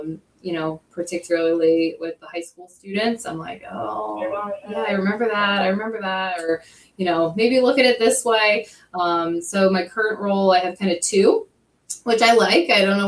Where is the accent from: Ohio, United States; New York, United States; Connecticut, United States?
New York, United States; Bethel; So, you know, growing up, I grew up in Bethel, which is in the Monticello District. And, you know, it's funny coming back as, you know, an educator. I went through school here